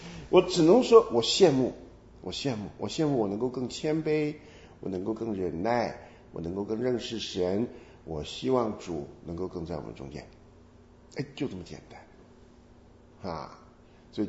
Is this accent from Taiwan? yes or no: yes; Taiwan; 尤其是包括我们自己从台湾来的一样